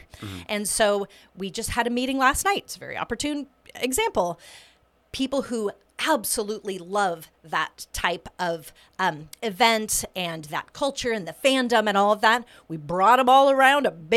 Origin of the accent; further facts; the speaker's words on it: Portland, United States; I was born and raised in Portland.